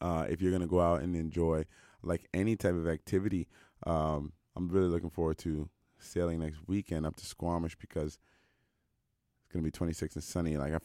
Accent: United States; now in Canada; I'm from the States

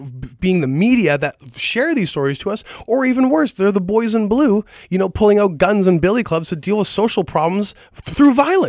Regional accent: United States; It's how we do things. I'm an American.

